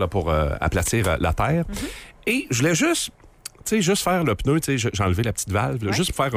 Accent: Thetford Mines, Quebec, Canada; Alors, il y avait de la construction, la rue pas loin de chez nous, à Thetford Mines.

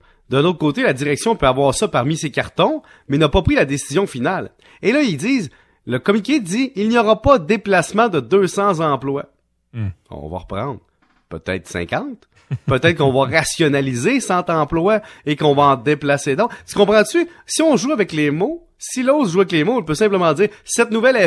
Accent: Quebec, Canada; faut s'avouer, en tant que Québécois

